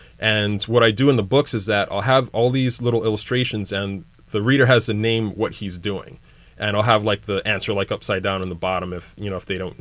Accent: Hawaii, United States; So, of course, growing up in Hawaii, it was natural for me to come up with that. I was actually in college in Hawaii when I came up with it.

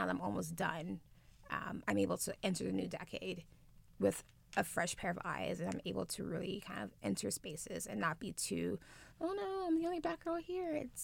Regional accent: Los Angeles, California, United States; Because I grew up in Los Angeles. I grew up in the Valley, and it's very diverse, my group of friends.

